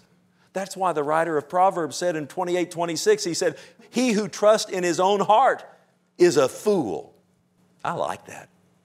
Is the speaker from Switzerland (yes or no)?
no; United States; I love my nation. I thank God I'm an American.